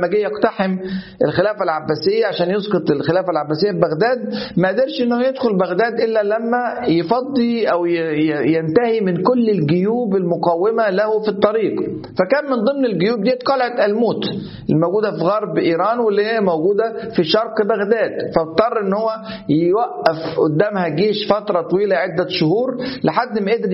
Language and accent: Arabic; Egypt; في أسوان عندنا في مصر